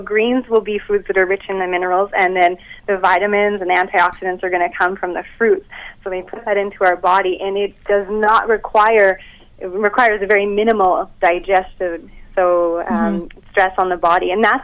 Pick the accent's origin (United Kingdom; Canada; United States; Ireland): Canada; Alberta; I mean, I grew up in Alberta, and it was the furthest thing from the lifestyle that I'm leading now